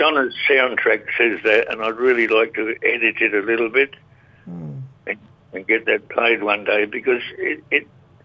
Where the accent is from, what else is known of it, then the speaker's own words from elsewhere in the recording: England, United Kingdom; now in Australia; I know I'm English, I'm British, I'm Aussie too, mate.